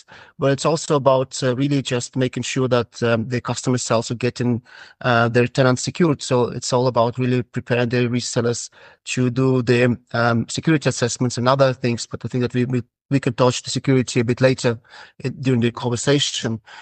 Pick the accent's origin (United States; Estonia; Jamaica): Estonia; English is a second language; now in Berlin, Germany; I'm originally from Estonia, but today I'm based in Berlin, in Germany.